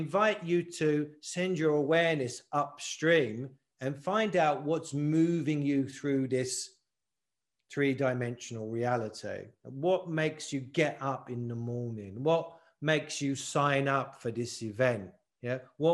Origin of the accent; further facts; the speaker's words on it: London, United Kingdom; I'm from East London. You can't trust anyone from East London.